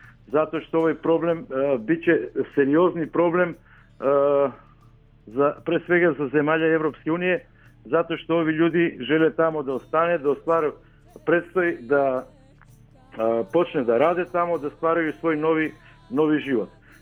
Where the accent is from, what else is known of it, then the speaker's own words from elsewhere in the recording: North Macedonia; kod nas u Makedoniji